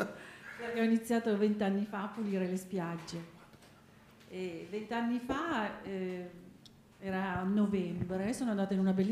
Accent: Sardinia, Italy; born there; sono nata in Sardegna

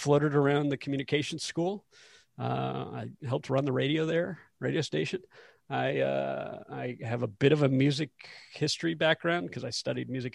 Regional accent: Michigan, United States; I grew up in Michigan. So I grew up in the Midwest.

